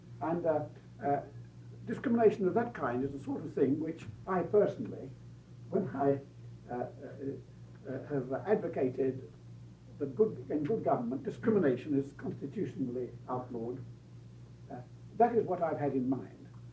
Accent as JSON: {"language": "English", "town": "Cape Town", "region": "Western Cape", "country": "South Africa", "lives_now": "United States", "said": "May I point out … from Cape Town and from the Hoover Institution and Cal State College at the moment."}